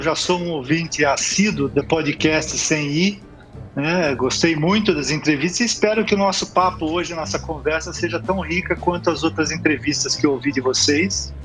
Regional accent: Santos, São Paulo, Brazil; born there; sou nascido em Santos

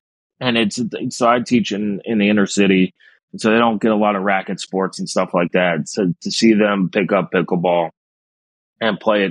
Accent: New York, United States; And growing up in New York, I went to the U.S. Open, you know, a couple times and saw him.

